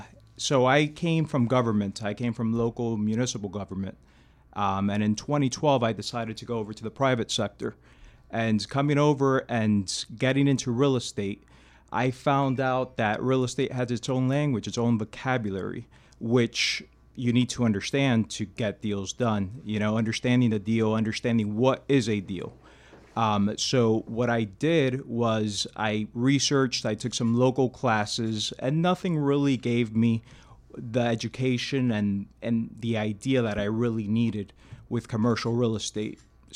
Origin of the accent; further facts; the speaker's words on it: Miami, Florida, United States; I was born and raised in Miami.